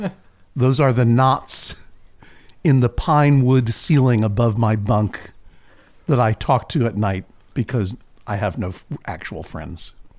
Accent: Boston, Massachusetts, United States; our triumphant return to my hometown, sort of Boston, Massachusetts, at the Wilbur Theater

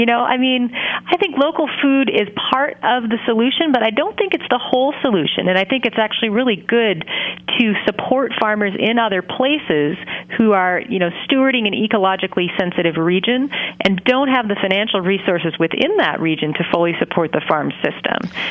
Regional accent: Montana, United States; went to work for an organic farmer from my home state who'd gotten elected to the U.S. Senate, John Tester.

